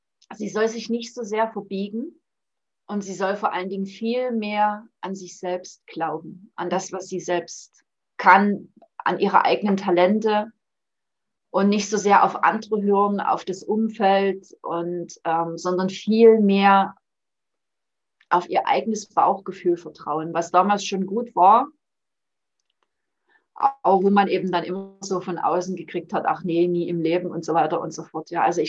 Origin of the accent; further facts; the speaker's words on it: East Germany, Germany; wir hatten so ein schönes Lied in der DDR. Bin ja ein Kind der DDR.